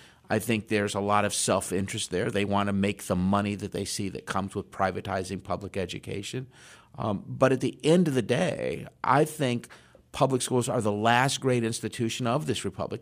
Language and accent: English; Iowa, United States; also born or lived in New Jersey; You know, I'm from Iowa, a state that had about 3 million people and 436 school systems.